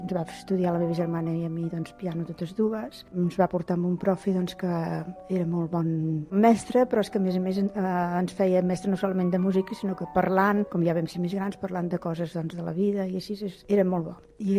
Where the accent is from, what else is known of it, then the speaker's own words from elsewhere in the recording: Sabadell, Catalonia, Spain; vaig néixer l'any 32, la setmana que ve he fet 81 anys, sóc de Sabadell i he passat els estius a Castellterçol, que és com la meva segona casa.